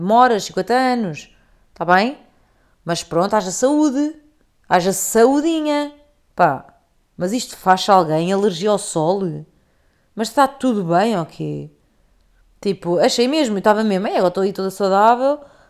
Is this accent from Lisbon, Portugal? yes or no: no; Porto, Portugal; born there; Eu nasci em Campanhã.